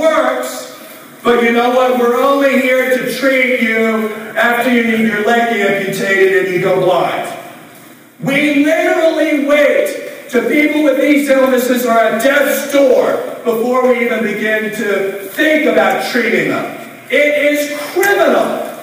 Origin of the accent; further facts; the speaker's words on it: Rhode Island, United States; And I came from Rhode Island. I represent CVS.